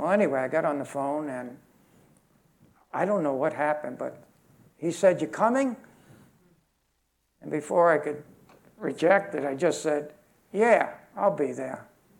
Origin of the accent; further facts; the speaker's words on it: Brooklyn, New York, United States; let alone I was from Brooklyn. I made up my own language, you know.